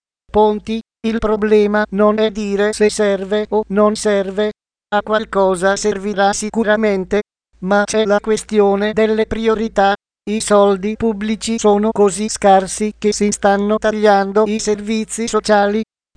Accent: Piedmont, Italy; Come piemontese credo che la Torino-Lione sia una priorità

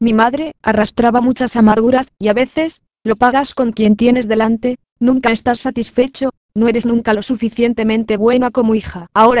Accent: Basque Country, Spain; Somos vascos, tenemos esa especie de pudor por expresar los sentimientos

